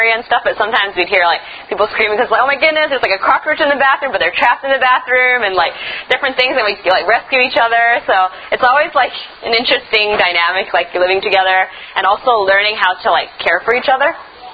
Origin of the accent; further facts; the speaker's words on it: Canada; It's like, oh, we're Canadian.